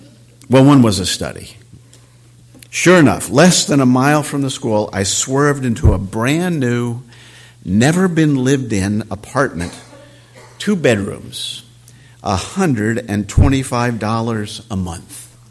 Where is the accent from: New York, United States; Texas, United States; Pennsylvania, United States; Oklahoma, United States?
Pennsylvania, United States; Philadelphia; also born or lived in New Jersey; I grew up in the North, not only the North, but the Northeast. Philadelphia area, New Jersey area, later moved to Minneapolis